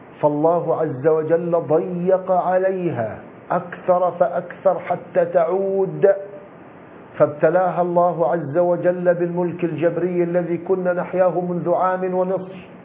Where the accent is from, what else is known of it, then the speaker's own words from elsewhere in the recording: Egypt; وهذا نراه في بلادنا مصر